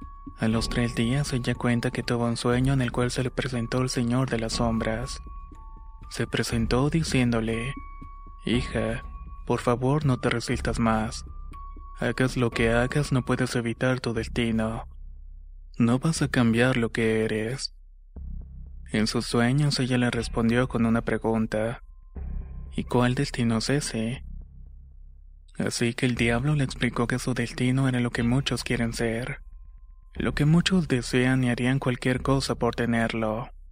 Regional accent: Chiapas, Mexico; now in United States; aunque estoy en Carolina del Norte, soy originario de Chiapas, México. Provengo de una familia muy diferente a lo normal.

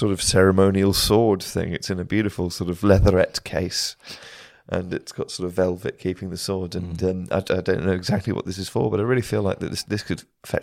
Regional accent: England, United Kingdom; also born or lived in Wales; Well, I'm Welsh, but I grew up in England.

